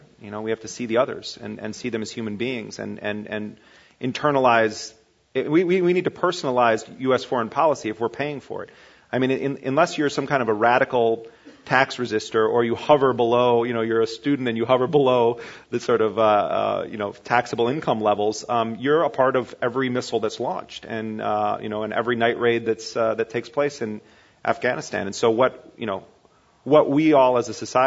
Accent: United States; And that's sad for me to say that as an American

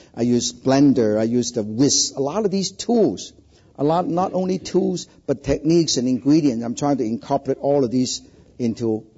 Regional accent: China; in the old days when I was growing up in China, one little apartment was probably about 2 or 3 families

